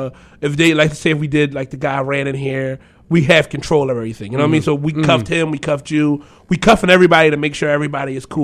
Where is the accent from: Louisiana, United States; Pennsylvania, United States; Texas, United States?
Pennsylvania, United States; Philadelphia; It's sad, but it's one of those things where when I say I'm from South Philly